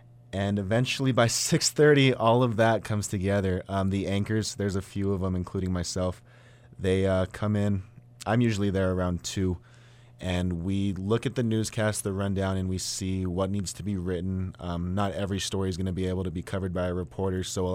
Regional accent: Santa Fe, New Mexico, United States; I'm from Santa Fe, and UNM doesn't offer a program like News 22.

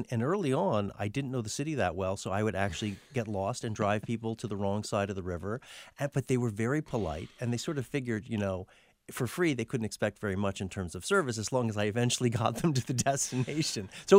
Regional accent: Philadelphia, Pennsylvania, United States; I grew up in Philadelphia.

